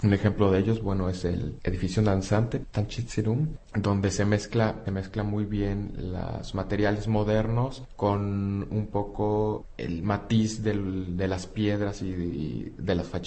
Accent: Mexico City, Mexico; now in Prague, Czechia; Para mí, que vengo de la Ciudad de México, bueno, sigue siendo una ciudad segura, pequeña

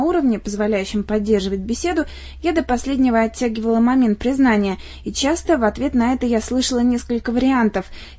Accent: Russia; стеснялась сказать, что я из России

